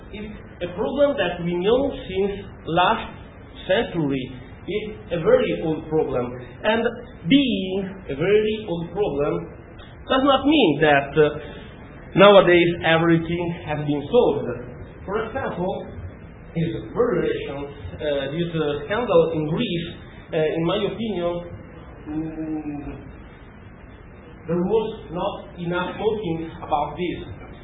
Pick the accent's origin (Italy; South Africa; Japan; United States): Italy; English is a second language; I'm from Italy. I'm Italian, obviously.